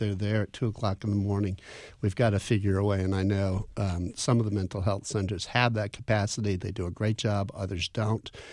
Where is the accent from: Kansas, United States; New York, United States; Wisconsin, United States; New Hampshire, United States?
New Hampshire, United States; Concord; I grew up in Concord, 6 blocks from the New Hampshire State Hospital.